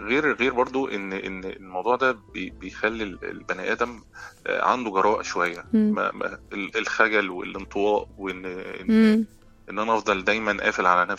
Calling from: Egypt

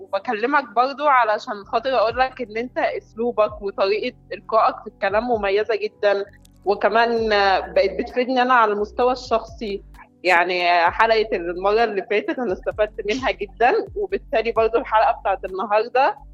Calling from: Cairo, Cairo Governorate, Egypt; انا بكلمك من القاهرة

